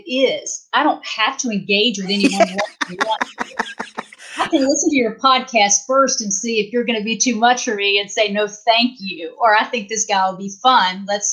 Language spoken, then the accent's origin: English; the South, United States; because I was raised in the South in the church.